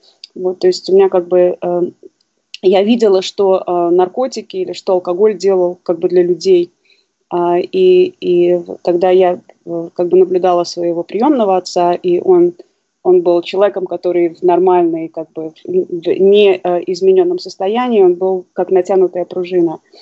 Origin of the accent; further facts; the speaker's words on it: Saint Petersburg, Russia; born there; То есть я родилась в Питере, в семье алкоголика.